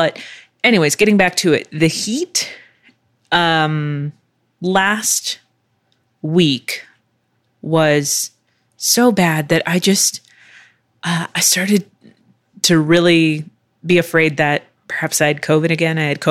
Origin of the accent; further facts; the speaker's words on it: Texas, United States; also born or lived in Philadelphia, Pennsylvania / Virginia Beach / Chula Vista, California; I say as a Texan, which some people have a problem with, because technically I was not born in Texas. I was born in Philly, not West Philly, nothing like that, in Philadelphia, Pennsylvania.